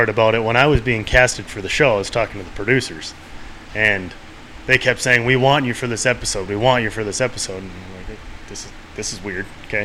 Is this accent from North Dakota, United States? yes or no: yes; North Dakota, United States; So, growing up in North Dakota, I've been around hunting.